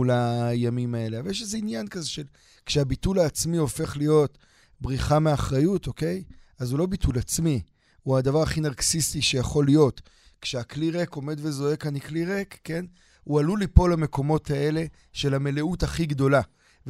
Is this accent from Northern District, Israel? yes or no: no; Krayot, Haifa District, Israel; העיר שבה גדלתי בעצם, עיר שבה למדתי בתיכון, חייתי בה בעצם, הרבה מובנים, לא גדלתי בה, גדלתי ליד, אני מדבר על חיפה, אני גדלתי בקריות